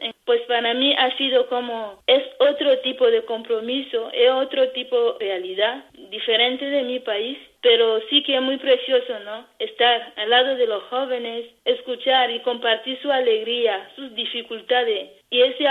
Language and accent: Spanish; DR Congo; yo como congoleña y como hermanita